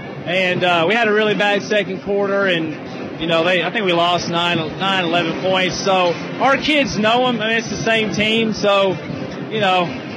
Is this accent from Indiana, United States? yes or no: yes; Indiana, United States; Well, I'm an Indiana boy. I grew up in Indiana.